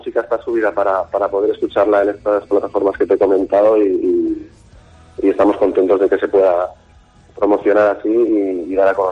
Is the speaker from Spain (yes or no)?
yes; Valencian Community, Spain; somos básicamente de Castellón y de Onda. De Onda hay un par y el resto somos de Castellón.